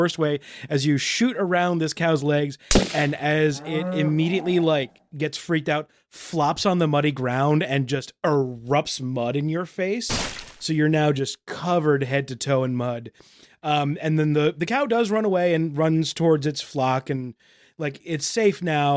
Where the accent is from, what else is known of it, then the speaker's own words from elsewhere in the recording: New York, United States; I'm from Long Island. I've never been to the outdoors.